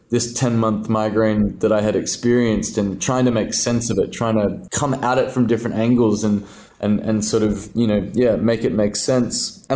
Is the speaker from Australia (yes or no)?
yes; Australia; because as an Australian writer writing something in the late 80s